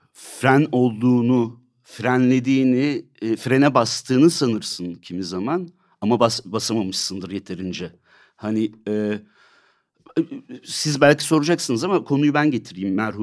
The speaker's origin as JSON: {"language": "Turkish", "region": "İzmir", "country": "Turkey", "said": "Gençliğime, İzmir'e döndüm. İzmirliyim ben."}